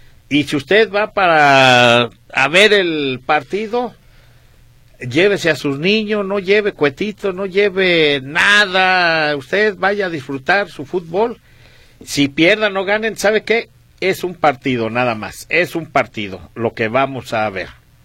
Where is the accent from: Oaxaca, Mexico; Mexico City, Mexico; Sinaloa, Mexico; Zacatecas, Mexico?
Zacatecas, Mexico; Fresnillo; Mire, si usted es de Zacatecas, déjeme decirle que somos paisanos. Yo soy de Fresnillo, Zacatecas. Allá mero. ¿Cómo decían? Allá enterraron el ombligo.